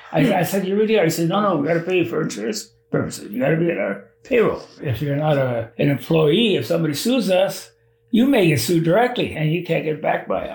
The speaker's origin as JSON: {"language": "English", "town": "Toronto", "region": "Ontario", "country": "Canada", "tie": "born there", "said": "I was born in Toronto."}